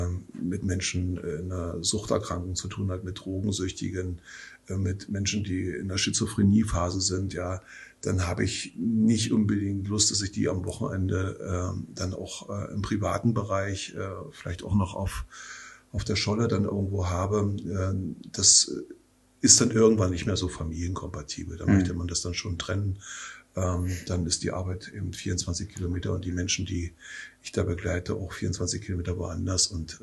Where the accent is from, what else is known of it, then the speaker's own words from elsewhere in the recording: Forst, Brandenburg, Germany; born there; Ich bin gebürtiger Forster, jawohl, genau.